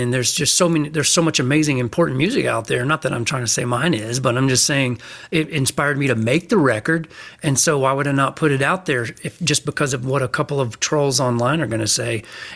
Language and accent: English; the South, United States; I grew up in the South. I grew up in this.